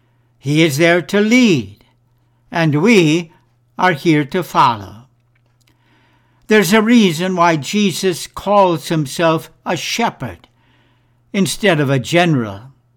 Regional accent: Green Bay, Wisconsin, United States; Growing up near Green Bay, I knew the word hurricane, but I had never felt the fury of such a storm.

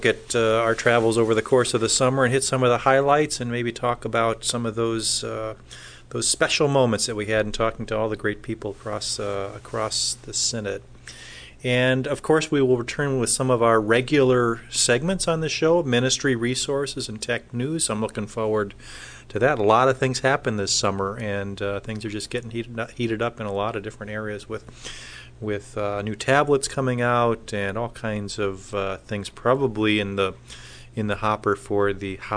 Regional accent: California, United States; And I grew up in California, but never, ever got to Washington, which is just up the coast a little bit.

